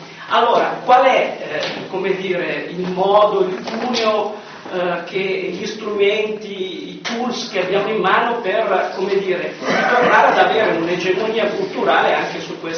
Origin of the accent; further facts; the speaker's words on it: Como, Lombardy, Italy; vengo da Como